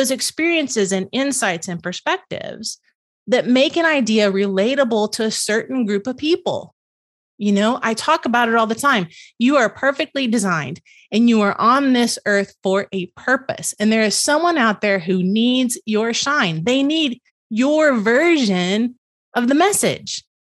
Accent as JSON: {"language": "English", "region": "the South", "country": "United States", "accent": "Southern", "said": "I mean, my Southern accent comes out occasionally."}